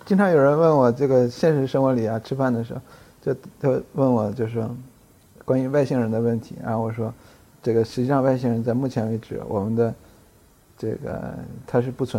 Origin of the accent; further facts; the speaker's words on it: Northeast China, China; 我们都是东北人嘛。